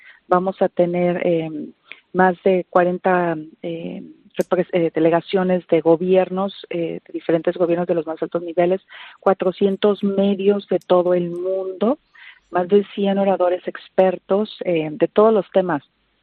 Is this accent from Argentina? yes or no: no; Mexico; en esa época yo era ministra de turismo en mi país, en México